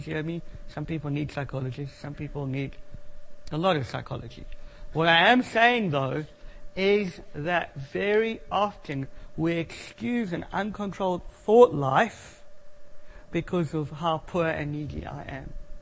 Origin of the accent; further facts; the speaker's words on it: South Africa; I'm South African and I'm quite rude.